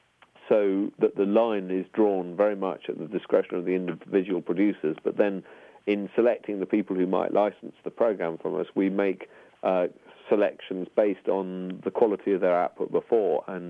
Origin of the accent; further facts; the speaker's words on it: United Kingdom; I think it's a very strange coincidence that we're both British